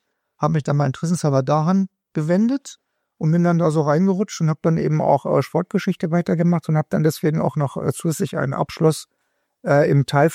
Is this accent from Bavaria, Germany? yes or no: no; Kassel, Hesse, Germany; now in Göttingen, Germany; Also ich komme aus Kassel, habe in Göttingen studiert und arbeite in Hannover.